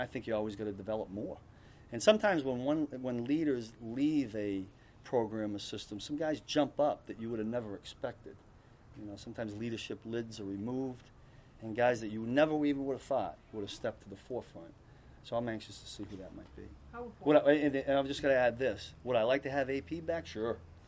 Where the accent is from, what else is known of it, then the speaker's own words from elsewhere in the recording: Northeast, United States; I grew up in the Northeast, so there's a lot of Northeast people